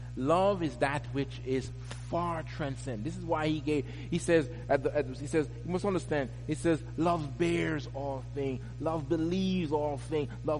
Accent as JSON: {"language": "English", "country": "Jamaica", "tie": "born or raised there", "said": "I remember as a young man when I was growing up in Jamaica"}